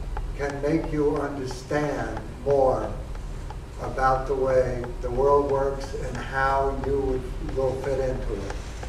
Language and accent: English; Brooklyn, New York, United States; I grew up in Brooklyn, New York, in very poor circumstances during the Depression.